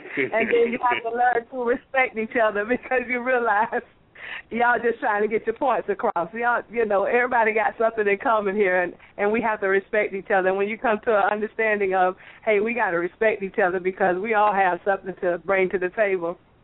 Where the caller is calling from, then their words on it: Lakewood, Washington, United States; I'm calling in from Lakewood, Washington, up near Seattle, Washington.